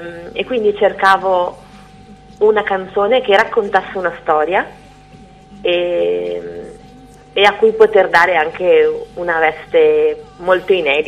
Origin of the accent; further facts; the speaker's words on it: Padua, Veneto, Italy; sono una cantautrice, sono di Padova.